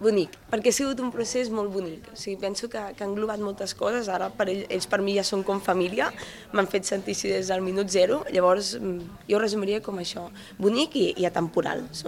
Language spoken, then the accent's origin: Catalan; Les Gunyoles, Catalonia, Spain; also born or lived in Vilafranca del Penedès; jo sóc d'aquí, sóc de les Gunyoles, però tota la vida he fet vida aquí a Vilafranca, visc a la Parellada, tot fem aquí